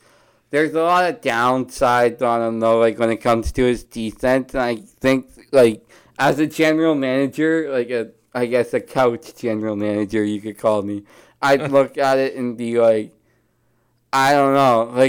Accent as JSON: {"language": "English", "country": "Canada", "said": "That's how you can tell we're Canadian"}